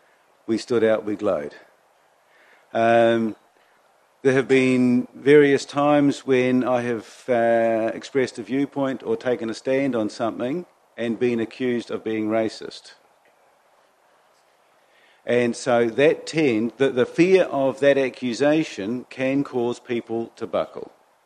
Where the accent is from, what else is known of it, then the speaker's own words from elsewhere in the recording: Western Heights, Bay of Plenty, New Zealand; I grew up in Western Heights. I went to Western Heights Primary School, Kaitau Intermediate School, Western Heights High School.